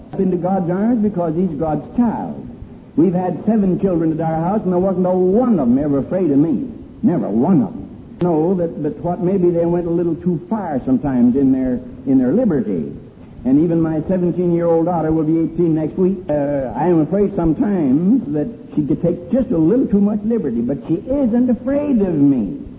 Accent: Pennsylvania, United States; born there

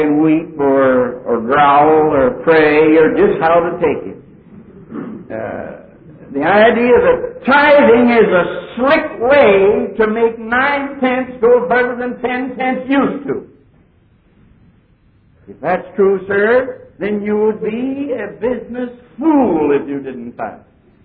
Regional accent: Pennsylvania, United States; I come from Pennsylvania.

